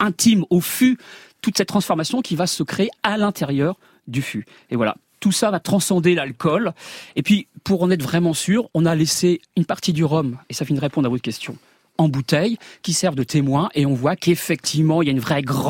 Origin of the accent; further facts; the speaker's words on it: Normandy, France; comme je suis normand